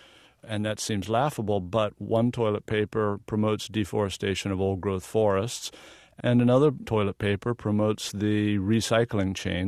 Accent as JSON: {"language": "English", "region": "the South", "country": "United States", "accent": "Southern", "said": "And I'm from the South, so in my best Southern accent, I said, excuse me, can I use your bathroom?"}